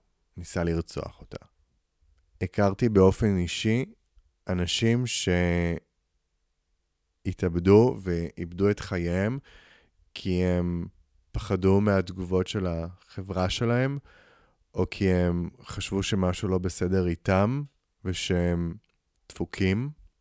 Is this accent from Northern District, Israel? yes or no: yes; Nahariya, Northern District, Israel; הייתי פעיל באזור שלי, שזה איפה שגדלתי, בנהריה.